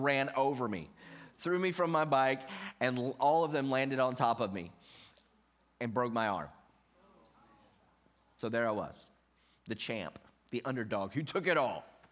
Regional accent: Virginia, United States; elementary school, growing up in Virginia, all of us neighborhood boys rode bikes.

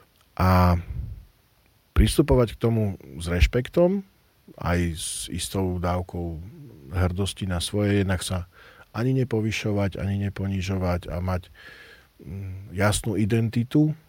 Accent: Michalovce, Košice Region, Slovakia; lebo ja som vyrastal v Michalovciach

